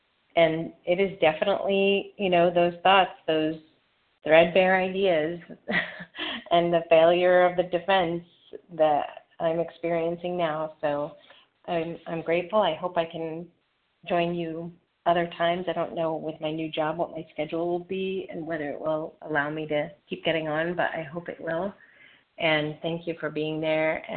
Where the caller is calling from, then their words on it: Longwood, Florida, United States; I'm calling from Longwood, Florida.